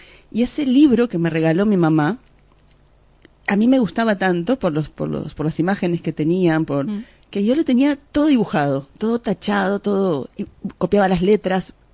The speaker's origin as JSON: {"language": "Spanish", "region": "Montevideo", "country": "Uruguay", "tie": "born or raised there", "said": "Y soy oriunda de Uruguay, nací en un barrio de Montevideo donde habían inmigrantes de todos lados"}